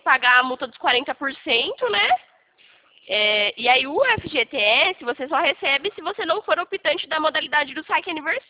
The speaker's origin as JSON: {"language": "Portuguese", "town": "São Carlos", "region": "São Paulo", "country": "Brazil", "said": "eu sou aqui de São Carlos"}